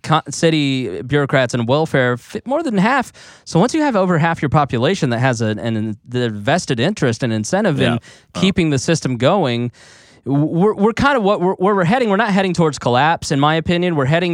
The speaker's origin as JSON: {"language": "English", "country": "United States", "said": "I'm an American. I love America."}